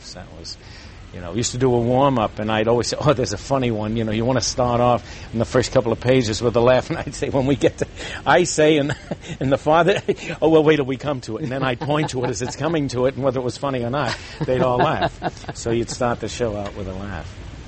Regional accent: Brooklyn, New York, United States; moved away as an adult; Born and raised in Brooklyn, New York, near Ebbets Field. My wife says I moved out here when the Dodgers came, but that's not true.

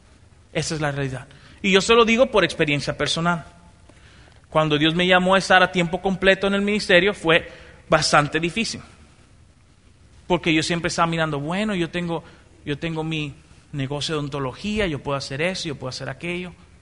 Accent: Dominican Republic; yo vengo de la República Dominicana, más conocido por la tierra donde se juega mucho béisbol

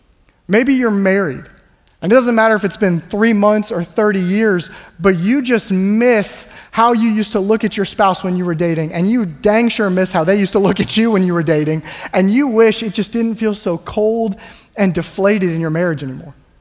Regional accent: Florida, United States; now in Mississippi, United States; I'm originally from South Florida. And growing up in South Florida, there's a lot of mannerisms and some language that I use that when I moved to Mississippi

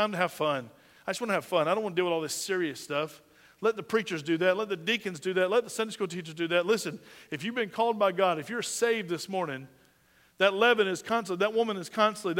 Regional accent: United States; And if you haven't done that, you haven't done your responsibility as an American, and I believe as a Christian that's free in this nation

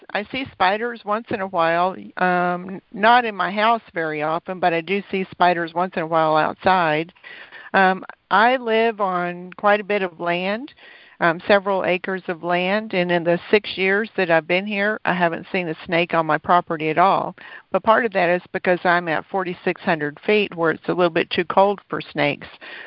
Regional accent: Texas, United States; I'm from Texas, so I'm familiar with Mexican Spanish.

